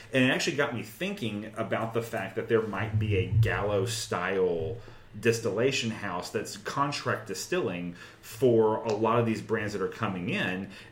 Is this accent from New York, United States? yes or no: no; El Campo, Texas, United States; Now, granted, I grew up in El Campo, Texas, which is literally like an hour and 30 minutes south of here, which is you know, at its max population of me growing up was like 14,000 people.